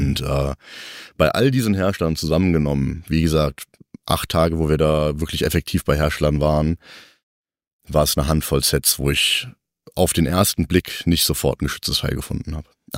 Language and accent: German; Rhineland-Palatinate, Germany; Ich bin irgendwas zwischen 5 und 55 Jahren alt. Ich komme aus der Nähe von Koblenz.